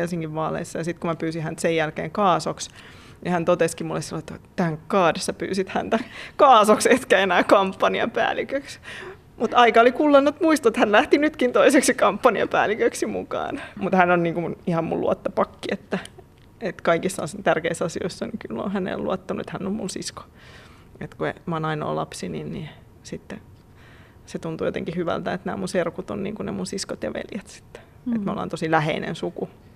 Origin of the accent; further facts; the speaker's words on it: Espoo, Uusimaa, Finland; oot Espoosta? Mä oon kotoisin, joo.